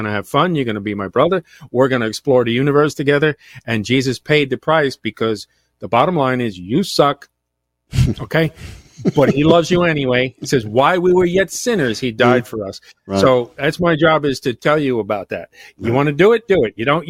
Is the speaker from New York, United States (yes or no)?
yes; New York, United States; I'm from New York. This is how we talk to each other. So just deal with it.